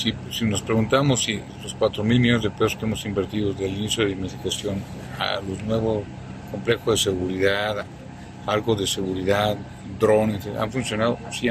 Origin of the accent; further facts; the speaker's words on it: Mexico; Como creo mexicano